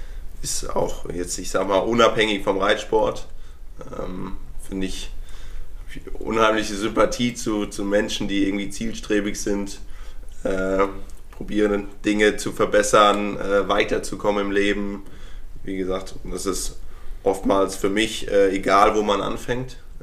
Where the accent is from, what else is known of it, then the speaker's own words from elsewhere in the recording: Darmstadt, Hesse, Germany; now in Warendorf, Germany; Gebürtig komme ich eigentlich aus Darmstadt. Bin jetzt dann vor 8 Jahren hier nach Warndorf gekommen.